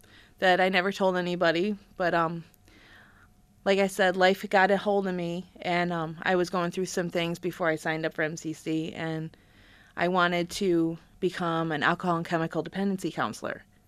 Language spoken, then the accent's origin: English; Hamlin, New York, United States; also born or lived in Rochester; I started here in Rochester, and my mom decided that the area we lived in was a little dicey, so she moved us out to Hamlin. Was not impressed with that concept. My backyard was a cornfield.